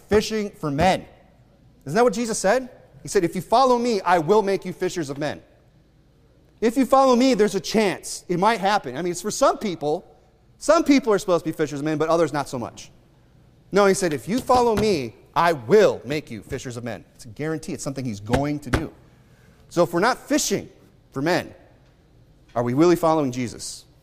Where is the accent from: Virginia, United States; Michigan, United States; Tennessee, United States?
Michigan, United States; I grew up in Michigan. I know Southern Michigan, Ohio, Indiana has a lot of IFB churches.